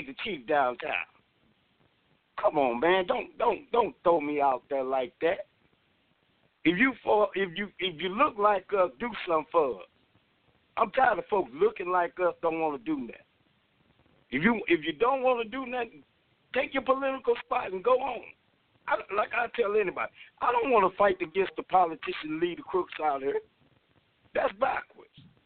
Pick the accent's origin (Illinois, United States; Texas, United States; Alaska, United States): Illinois, United States; Centerville; See, I'm originally from Centerville. So over there, we take it serious.